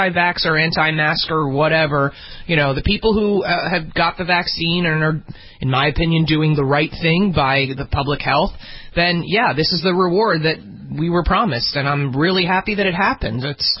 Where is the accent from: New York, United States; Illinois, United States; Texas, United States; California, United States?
New York, United States; But in a densely as a New Yorker, I mean, as a in a densely populated city, the most densely populated in the country